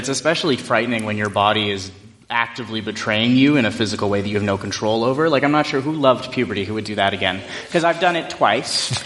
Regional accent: Lethbridge, Alberta, Canada; I grew up in Alberta my entire life. I was born in Lethbridge, a little primarily Mormon and seniors populated town about 2 hours south, very windy. I grew up there

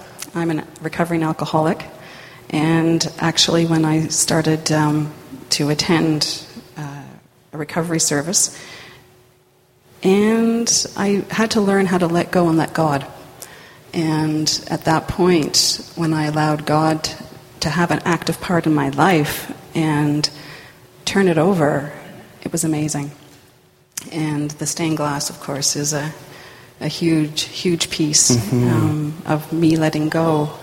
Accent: Toronto, Ontario, Canada; I grew up in Toronto.

